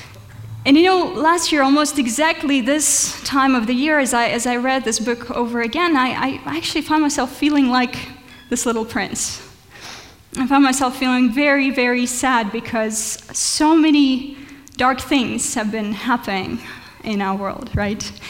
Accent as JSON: {"language": "English", "country": "Russia", "tie": "born or raised there", "second_language": "English", "said": "I do come from Russia. I grew up in Russia."}